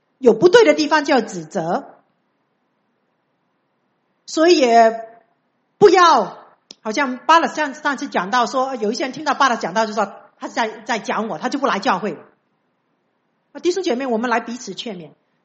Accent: China; 我们中国人很喜欢讲人情

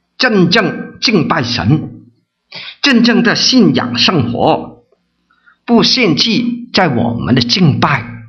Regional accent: China; 好像我们中国人一样我们中国人怎么说我跟你做好朋友呢？

